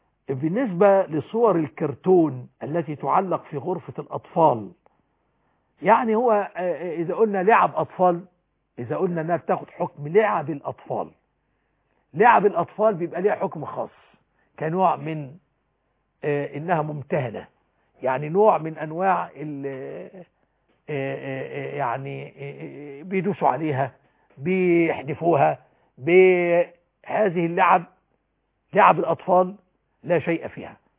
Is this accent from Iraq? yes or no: no; Egypt; وأن يجعل بلدنا مصر أمنا أمانا